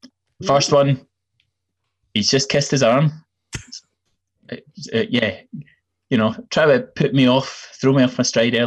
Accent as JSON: {"language": "English", "region": "East Coast", "country": "United States", "said": "I should also tell people that because I'm from the East Coast, I'm quite abrupt."}